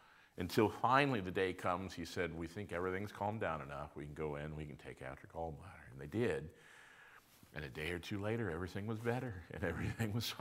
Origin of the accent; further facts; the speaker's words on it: United States; I've seen crosses. I grew up in America. I've heard the story.